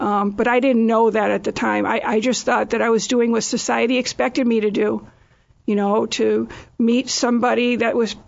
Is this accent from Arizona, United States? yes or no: no; Holyoke, Massachusetts, United States; I'm from Holyoke.